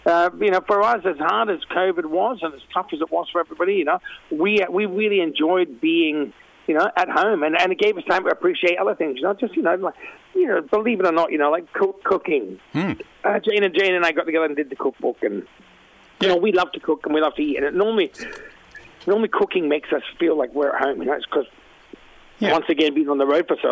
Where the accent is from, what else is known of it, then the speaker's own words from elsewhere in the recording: Glenelg, South Australia, Australia; And to be playing at Glenelg Beach is, you know, in my hometown. You know, I used to go and fish off Glenelg Jetty.